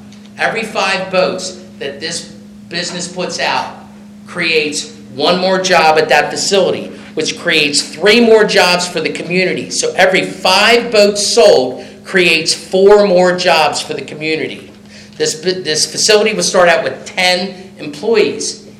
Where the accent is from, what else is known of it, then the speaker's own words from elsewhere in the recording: United States; I do have Sussex County roots. I grew up in Lindley Trailer Park back in the 70s.